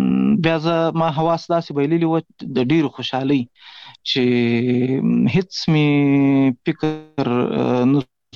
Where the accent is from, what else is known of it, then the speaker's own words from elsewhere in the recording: Ghazni, Afghanistan; now in Pishin, Pakistan; زه خو اصلا د افغانستان د غزنی ولایت اوسېدونکی یم، د مهاجرت شپې ورځې په پاکستان کې تیروم، په پاکستان کې زیږیدلی یم، د کوټې سره نږدې پښین ښار ګوټي ورته وایي، په دې پښین ښار کې اوسېږم